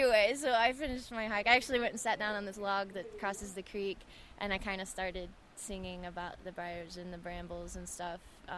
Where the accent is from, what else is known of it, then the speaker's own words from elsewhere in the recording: Springfield, Missouri, United States; from Springfield, Missouri.